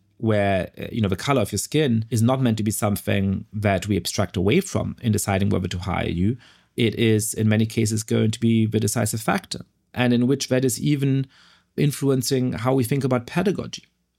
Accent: Germany; I grew up in Germany at a time when the country was pretty culturally homogeneous and where just the fact of being Jewish and being an immigrant really made you the odd one out.

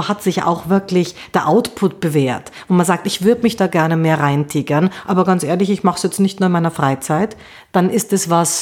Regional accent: Austria; Bei uns in Österreich gibt es jetzt nicht so viele

